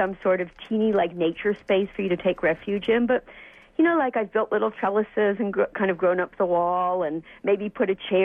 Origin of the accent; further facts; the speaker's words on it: San Francisco, California, United States; I'm a city person. I grew up in San Francisco, from City People. My mom's from New York